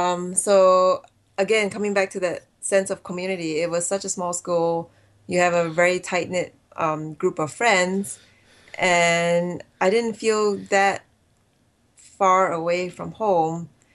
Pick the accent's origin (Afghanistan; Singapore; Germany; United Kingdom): Singapore; moved away as an adult; now in United States; Actually, I grew up in Singapore and I came here to the U.S. for college.